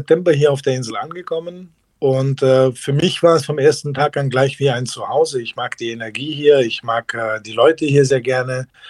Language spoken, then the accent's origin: German; Wetzgau, Baden-Württemberg, Germany; Ich bin in Mutlangen geboren und aufgewachsen in Wetzgau. Ich habe lange Zeit diese Region als meine absolute Heimat empfunden.